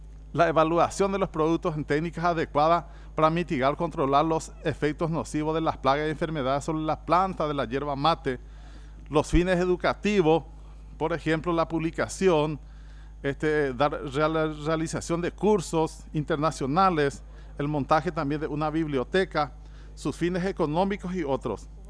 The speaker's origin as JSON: {"language": "Spanish", "country": "Paraguay", "said": "para nosotros es, como paraguayo, como nación, como estado, sería un mercado demasiado interesante"}